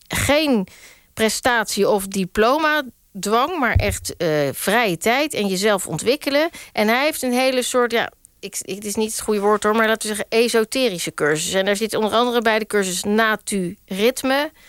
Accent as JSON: {"language": "Dutch", "town": "Rotterdam", "region": "South Holland", "country": "Netherlands", "said": "Maar dat komt omdat ik als Rotterdammer niet zo vaak in oude panden kom."}